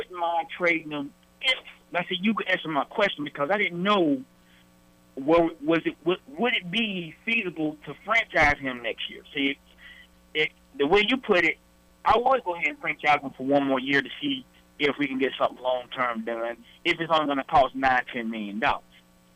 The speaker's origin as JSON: {"language": "English", "town": "Charlotte", "region": "North Carolina", "country": "United States", "said": "I feel like I know for a fact, I'm from Charlotte, where Hakeem's from, the dude loves the Panthers."}